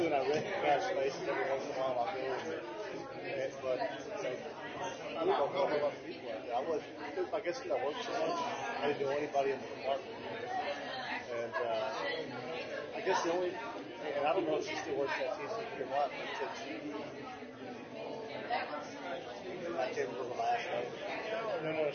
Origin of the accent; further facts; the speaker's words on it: Texas, United States; I grew up in Central Texas. I like the area.